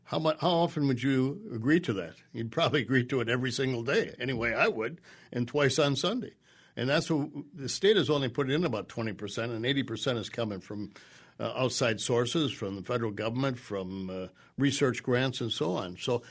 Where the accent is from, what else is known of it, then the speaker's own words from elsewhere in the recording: Elroy, Wisconsin, United States; Well, I don't think I was hard-hearted at all. I grew up in Elroy.